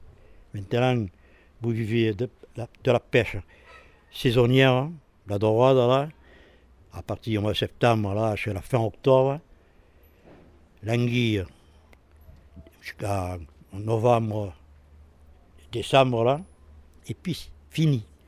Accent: Pointe Courte, Occitanie, France; born there; Je suis né à la Pointe Courte. Exactement, je voulais dire, il y a un bar-restaurant et bien je suis né au-dessus. Le 8 avril en 1941. Moi je suis né ici

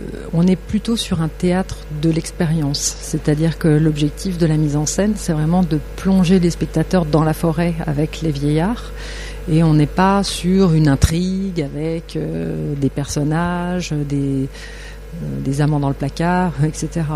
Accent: Grand Est, France; j'ai démarré le théâtre déjà en tant que comédienne à Nancy, parce que je viens de Lorraine.

